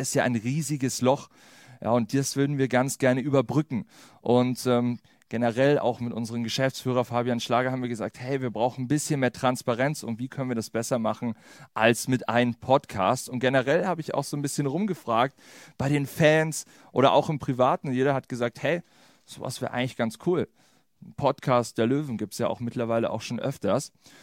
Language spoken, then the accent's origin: German; Bad Tölz, Bavaria, Germany; born there; now in Fürstenfeldbruck, Germany; ich bin 29 Jahre jung, gebürtig in Tölz. Aktuell wohne ich in Fürstenfeldbruck